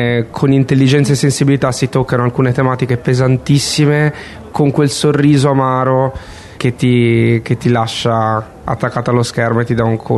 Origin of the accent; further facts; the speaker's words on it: Liguria, Italy; sono liguri come me, come noi.